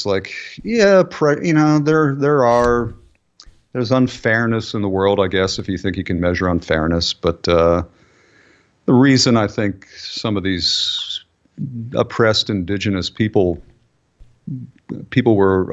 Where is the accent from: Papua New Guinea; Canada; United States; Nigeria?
United States; Philadelphia, Pennsylvania; Oh, there's my hometown. There's Philadelphia. That's Kensington.